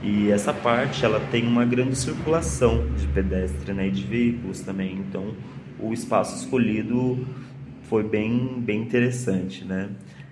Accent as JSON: {"language": "Portuguese", "town": "Cotia", "region": "São Paulo", "country": "Brazil", "said": "Eu sou original de Cotia"}